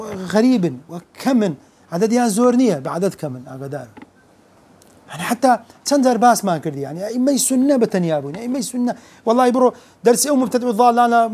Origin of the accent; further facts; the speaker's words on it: Algeria; والله جزائري وليبي وانا جزائري